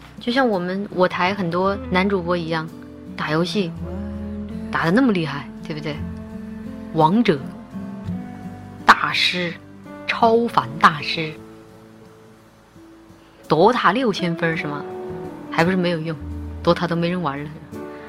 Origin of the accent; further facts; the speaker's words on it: Ukraine; Chinese is a second language; 我不是黑人，我是白人，欧洲人，从乌克兰那边。你们知道乌克兰的妹子吗？就是皮肤白白的，眼睛大大的，个子小小的，就是我这种。